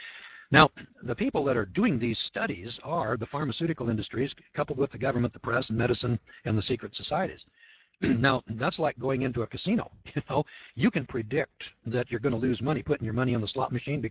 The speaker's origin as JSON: {"language": "English", "region": "California", "country": "United States", "said": "And I'm from California"}